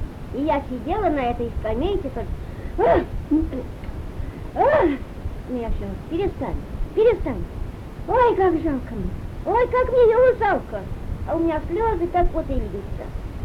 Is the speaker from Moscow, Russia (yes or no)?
yes; Moscow, Russia; А я из Москвы вот в 50-м году приехала.